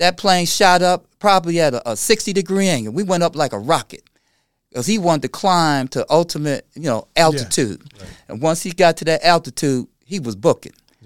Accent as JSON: {"language": "English", "region": "Ohio", "country": "United States", "tie": "born or raised there", "said": "I grew up in Secor Gardens right off of Door Street. I didn't know anything about the world."}